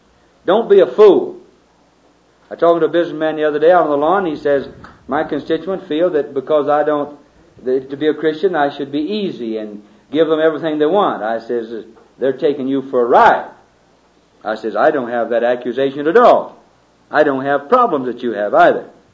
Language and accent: English; Alabama, United States; Like years ago in my home country in Alabama, a Negro's testimony wouldn't bear the same as a white testimony